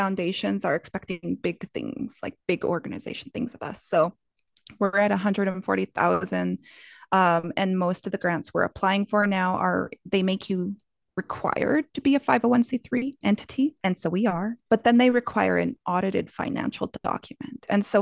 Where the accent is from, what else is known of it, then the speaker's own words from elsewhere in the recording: Montana, United States; I never imagined as a girl growing up on the Blackfeet Reservation living at under $300 a month before bills that I would be running a $140,000 organization and putting more than $50,000 back into my community.